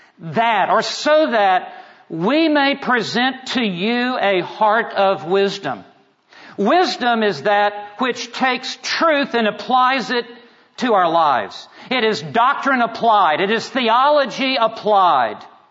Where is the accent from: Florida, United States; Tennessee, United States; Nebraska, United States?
Tennessee, United States; Memphis; I grew up in Memphis, Tennessee. I went to Texas Tech on a football scholarship.